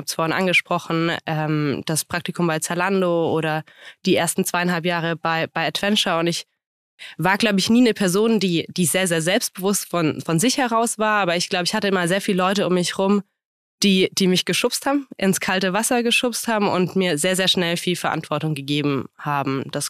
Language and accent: German; Bavaria, Germany; Ich bin im Allgäu aufgewachsen, kleines Dorf.